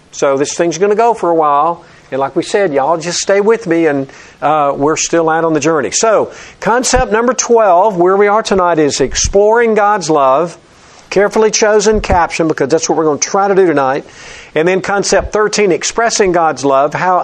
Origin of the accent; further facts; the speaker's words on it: Alabama, United States; that spiritual community from my hometown in Alabama